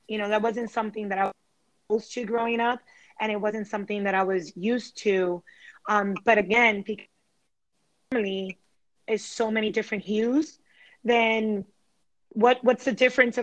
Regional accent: Chicago, Illinois, United States; So I was born and raised in Chicago, and I would have to say that for the most part, my experience was very similar to your experience.

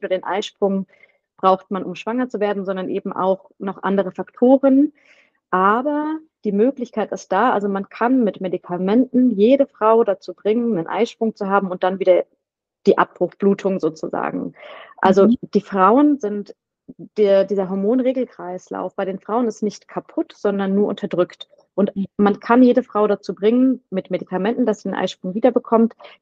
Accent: Southern Germany, Germany; Ich komme aus Süddeutschland

